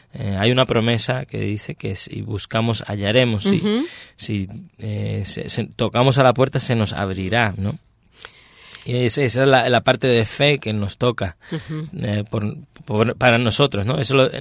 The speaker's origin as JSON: {"language": "Spanish", "country": "Spain", "said": "no muy lejos de donde soy yo en España, en Sierra Morena, que es una división entre Andalucía y el resto de España."}